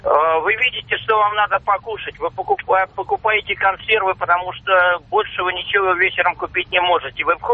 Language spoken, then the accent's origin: Russian; Moscow, Russia; телефон самарский, правда, я сейчас в Москве, я москвич.